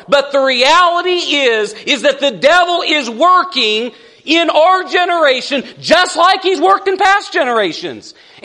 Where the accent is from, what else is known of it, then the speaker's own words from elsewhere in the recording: West Coast, United States; I say y'all a whole lot more than I used to. We used to say you guys. I grew up on the West Coast.